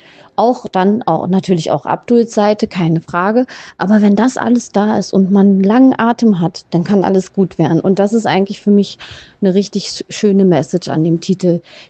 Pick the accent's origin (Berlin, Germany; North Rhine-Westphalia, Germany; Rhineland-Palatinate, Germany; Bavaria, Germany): Berlin, Germany; ich bin ja schon fast 42 und ich bin ja in Berlin groß geworden. Ich bin Berlinerin und ich bin halt multikulturell aufgewachsen. Mein Mann ist Türke. Ich habe selber mehrere Backgrounds in mir.